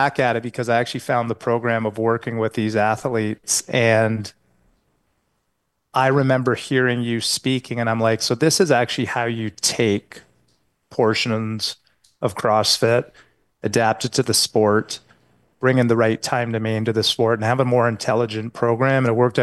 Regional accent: St. Catharines, Ontario, Canada; I grew up in just outside of Toronto. So okay. St. Catharines, Ontario, Canadian boy.

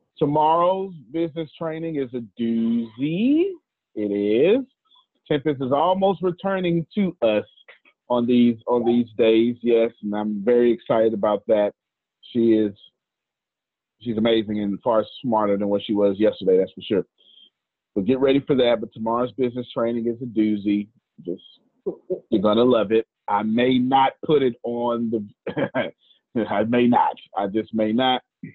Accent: Texas, United States; I'm from Texas, so y'all is a real word.

